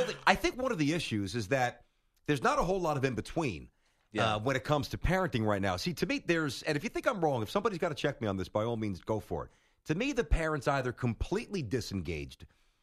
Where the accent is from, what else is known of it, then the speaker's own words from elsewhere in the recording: Brooklyn, New York, United States; There were two kids that I grew up with in Brooklyn.